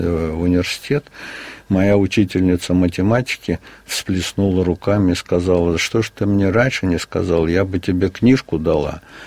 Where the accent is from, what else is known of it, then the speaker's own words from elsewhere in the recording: Samarkand, Samarqand Region, Uzbekistan; я говорю на их родном языке, и что я из Самарканда